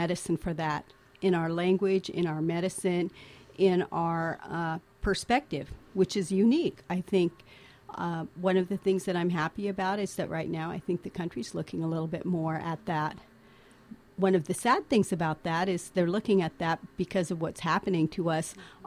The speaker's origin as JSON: {"language": "English", "town": "Inchelium", "region": "Washington", "country": "United States", "said": "I'm from Inchilim, Washington. I'm a member of the Colville Confederated Tribes Arrow Lakes Band. I'm Sinaichkst."}